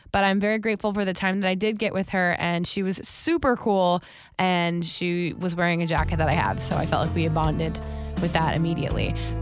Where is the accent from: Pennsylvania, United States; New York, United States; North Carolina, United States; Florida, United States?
Florida, United States; West Palm Beach; Yeah, West Palm.